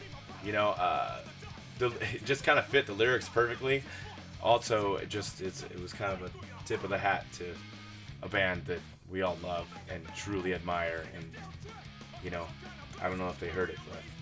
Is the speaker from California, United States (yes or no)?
yes; California, United States; I grew up in California, it's such a mixed bag of people.